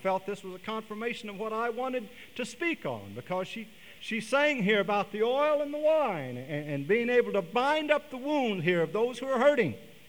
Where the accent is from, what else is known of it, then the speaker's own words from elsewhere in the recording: Oklahoma City, Oklahoma, United States; born there; I was born in Oklahoma City. My father was pastoring First Assembly of God in Oklahoma City at the time. I was born in the church parsonage one Sunday morning about 5:30